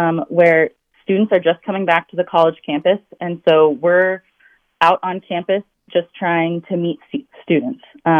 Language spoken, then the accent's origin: English; Midwest, United States; also born or lived in West Coast; I grew up in the Midwest my whole life, friends with all sorts of Midwesterners who had all just been in the Midwest their whole life. And so moving out to the West Coast